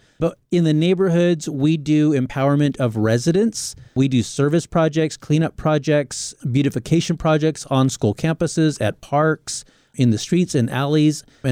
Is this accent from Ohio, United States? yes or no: no; Fresno, California, United States; I was born and raised in Fresno, lived here pretty much all of my life.